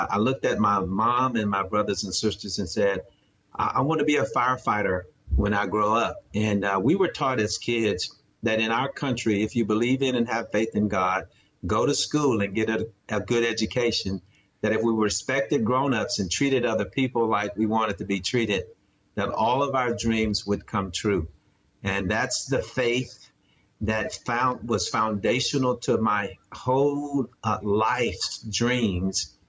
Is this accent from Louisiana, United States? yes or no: yes; Shreveport, Louisiana, United States; No, I grew up in Shreveport, Louisiana, Eric, in early 1960s.